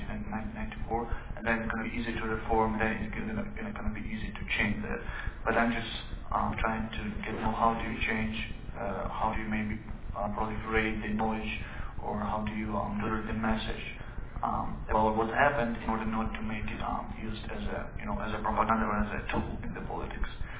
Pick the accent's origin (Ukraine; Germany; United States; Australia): Ukraine; English is a second language; I'm a student of Azov Diplomatic Academy. … I'm from Ukraine.